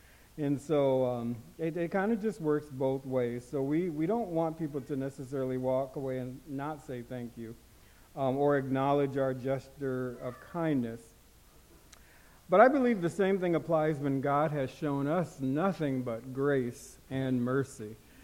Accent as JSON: {"language": "English", "town": "Des Moines", "region": "Iowa", "country": "United States", "lives_now": "Sioux Falls, United States", "said": "I am from Iowa, live in South Dakota. It just feels like it's across the street. So it's always good to come home, so to speak. I'm from Des Moines originally, but I've been here for the past 35, 36 years in Sioux Falls"}